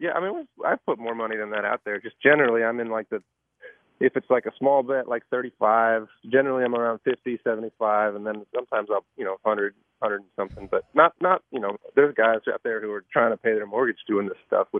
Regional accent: Michigan, United States; And then because I grew up in Michigan, I was sort of – my family was Chicago. My friends were all Detroit fans.

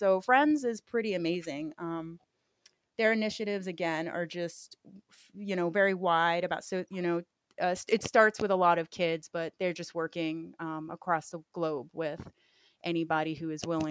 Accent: Puerto Rico; people I grew up with in Puerto Rico

